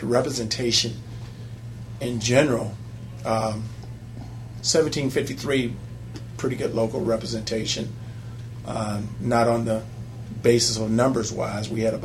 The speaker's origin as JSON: {"language": "English", "town": "Lansing", "region": "Michigan", "country": "United States", "said": "I had friends in here because I was from Lansing"}